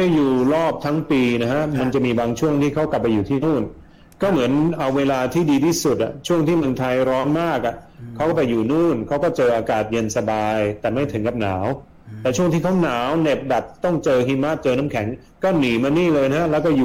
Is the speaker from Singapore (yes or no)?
no; Sweden; Thai is a second language; now in Thailand; ผมเป็นคนสวีเดนนะ